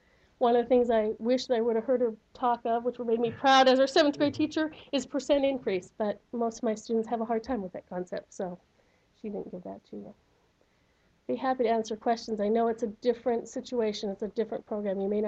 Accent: Anchorage, Alaska, United States; I have to admit, I grew up in Anchorage, lifelong resident, had never heard of Alyeska.

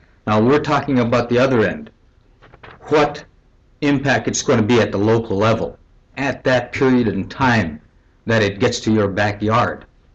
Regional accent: Unalakleet, Alaska, United States; from Unalakleet, Alaska.

